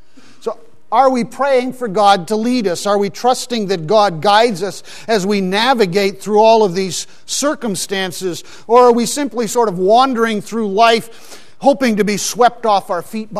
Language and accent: English; Pakistan; now in United States; I grew up in Pakistan, and in terms of my parents, the intention was to spend the rest of our lives there. But my mom got very, very ill, almost died, and we had to return to America